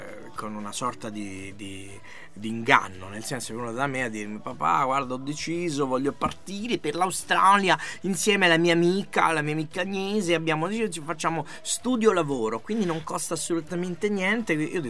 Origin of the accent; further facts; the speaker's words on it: Rome, Lazio, Italy; solo che essendo romano